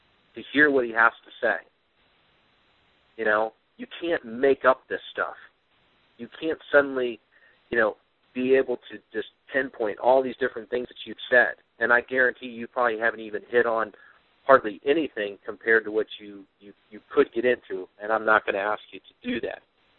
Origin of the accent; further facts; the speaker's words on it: United States; I mean, we are American citizens. We are a proud nation.